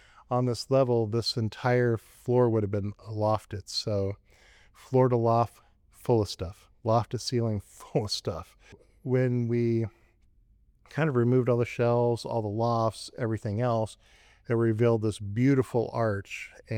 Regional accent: Colorado Springs, Colorado, United States; also born or lived in Turkey / Philippines / Estherville, Iowa; I'm originally from Colorado Springs, but both of my folks were military, so I kind of grew up all over. I mean, shoot, I grew up between Turkey and the Philippines

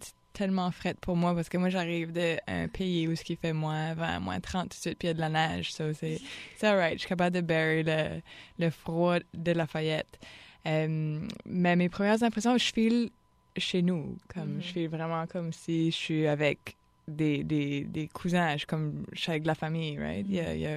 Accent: Ontario, Canada; Je viens, en fait … vient de l'Ontario, donc je suis franco-ontarienne. Puis … est acadien de la péninsule acadienne au Nouveau-Brunswick.

